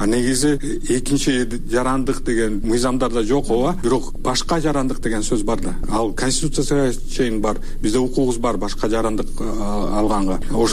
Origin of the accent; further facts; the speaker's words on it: Osh, Osh Region, Kyrgyzstan; born there; Мен болсо төрөлгөндө Кыргызстанда, Ош шаарында төрөлгөм. 91 жылы Кыргызстан эгемендүүлүк алганда мен Кыргызстандын жараны болчумун. Кичинекей болсом дагы Кыргызстандын жараны болчумун.